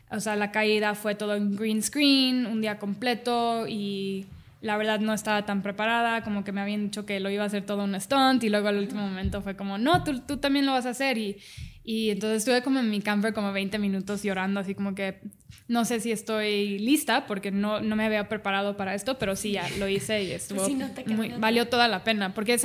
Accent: Dubai, United Arab Emirates; also born or lived in Cancún, Mexico; nací en Cancún y a los 2 meses me fui con mi mamá... a Dubái porque mi papá es piloto.

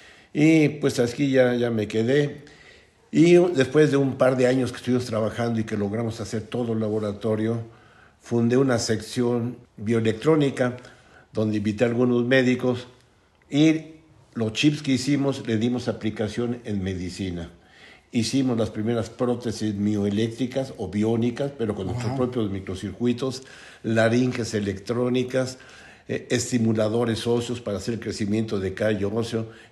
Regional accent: San Luis Potosí, Mexico; now in Puebla, Mexico; De México y de San Luis Potosí, de los dos lados, así. Sí. Ahora ya soy más poblano

